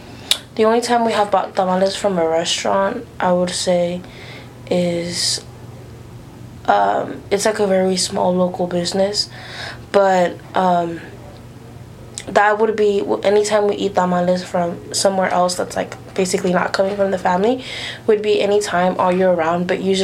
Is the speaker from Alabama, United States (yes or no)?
no; Houston, Texas, United States; I am from Houston, Texas, H-O-U-S-T-O-N-T-E-X-A-S.